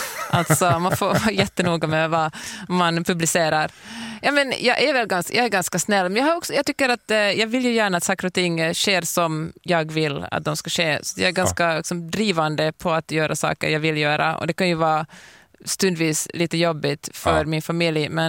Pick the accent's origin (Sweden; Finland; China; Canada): Finland; jag kommer från Finland så jag känns som att jag är så van vid att folk talar finska